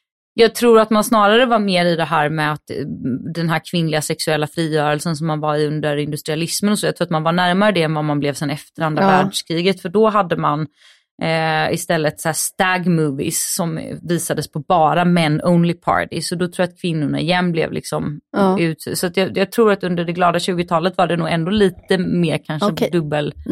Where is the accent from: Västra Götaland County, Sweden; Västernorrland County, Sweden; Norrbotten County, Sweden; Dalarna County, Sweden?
Västra Götaland County, Sweden; Gothenburg; Men märker man att jag kommer från Göteborg?